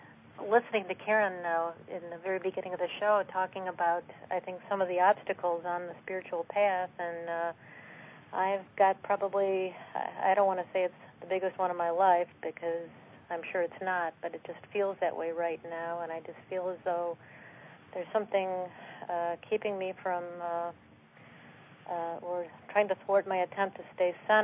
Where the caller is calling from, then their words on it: Ontario, Canada; I'm calling from Ontario, Canada.